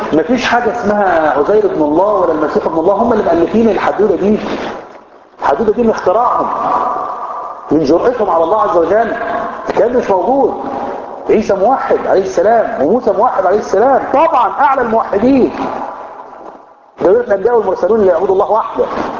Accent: Egypt; احنا مش طالعين حاجه جديده ان احنا عشان مصريين.

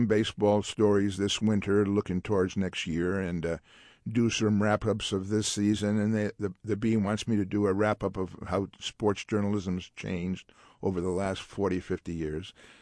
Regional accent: San Francisco, California, United States; I mean, I grew up in San Francisco. I wanted to stay around here

